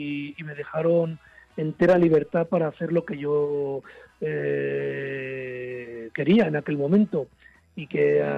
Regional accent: Ermua, Basque Country, Spain; Yo fundé un taller de teatro en mi pueblo, en Ermua, en el País Vasco

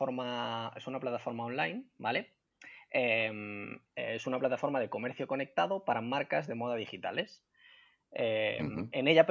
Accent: Madrid, Community of Madrid, Spain; accent: Madrid; now in Granada, Spain; Yo soy de Madrid, no sé si se notará en el acento

